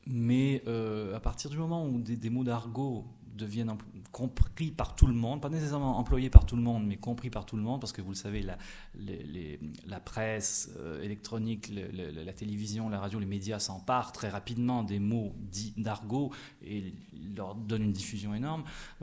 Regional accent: Quebec, Canada; moved away as an adult; now in France; mais quand je suis parti du Québec il y a 20 ans, personne ne disait ça. Et maintenant les gens le disent. Un mec, pour dire un gars, chez nous on dirait un gars

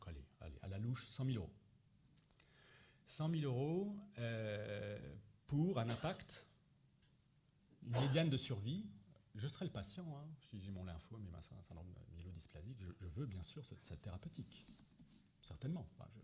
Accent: France; mais finalement très peu et très mal chez nous en France.

